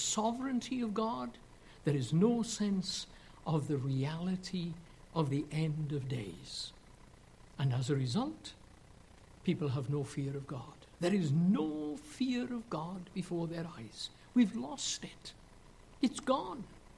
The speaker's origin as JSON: {"language": "English", "region": "Wales", "country": "United Kingdom", "tie": "born or raised there", "said": "I was brought up in Wales"}